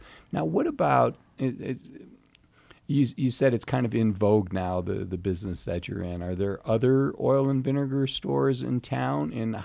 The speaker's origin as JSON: {"language": "English", "region": "Ohio", "country": "United States", "said": "I'm from Ohio, so take no offense."}